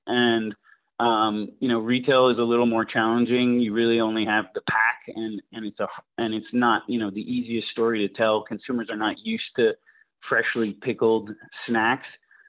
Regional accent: New York, United States; I'm from New York, but my dad is from Rome, and I used to be let free in the small towns of Italy as a kid

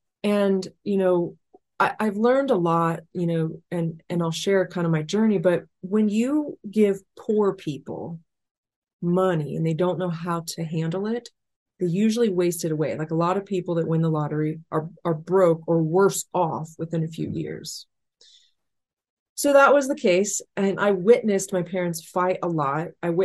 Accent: Dayton, Ohio, United States; So I grew up in Dayton, Ohio with a single mom who was uneducated and called herself stupid all the time, did low paying jobs.

